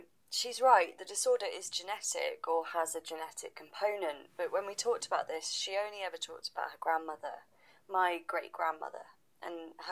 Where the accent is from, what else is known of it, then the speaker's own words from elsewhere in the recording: Sally in the Wood, South West England, United Kingdom; born there; which is that I was born in Sally in the Wood.